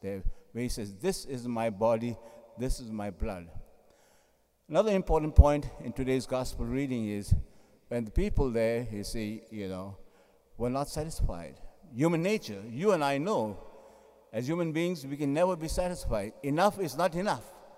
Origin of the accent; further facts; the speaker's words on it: India; now in New York, United States; both where I came from India and also, you see, in New York.